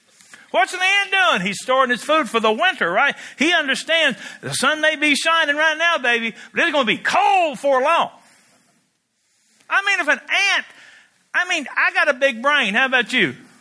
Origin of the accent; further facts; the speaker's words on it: United States; I'm an American. Yay, God. I'll salute the flag and all the rest of it.